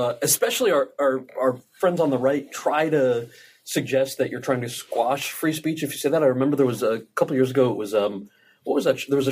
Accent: New Jersey, United States; also born or lived in California; now in New York, United States; And then just, yeah, born and raised in Jersey and moved out to California to go to college and then, you know, moved back to New York a couple of years ago.

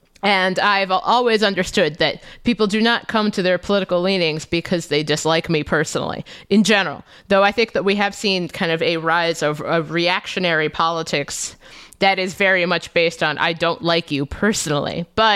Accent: Cincinnati, Ohio, United States; So I was born in Cincinnati, Ohio. I went to 13 years of Catholic school in Cincinnati.

